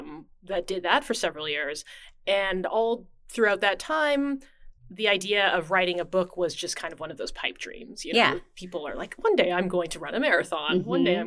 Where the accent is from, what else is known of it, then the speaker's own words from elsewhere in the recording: Calgary, Alberta, Canada; now in Portland, United States; I am originally Canadian. I grew up in Calgary, Canada, and then moved to a few different places and ended up in Portland.